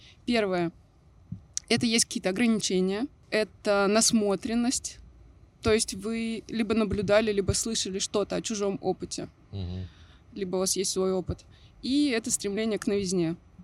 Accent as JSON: {"language": "Russian", "region": "Siberia", "country": "Russia", "tie": "born or raised there", "lives_now": "Moscow, Russia", "said": "Я родилась в Сибири. И выросла в Сибири."}